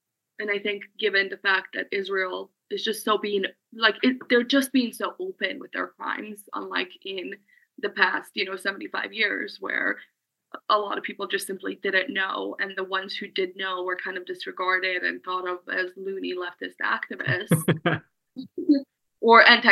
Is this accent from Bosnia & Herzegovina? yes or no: yes; Bosnia & Herzegovina; And I was born in Bosnia. I love Bosnia. I am Bosnian. I love my culture. I love who I am. I really, truly do. I'm very proud to be from there.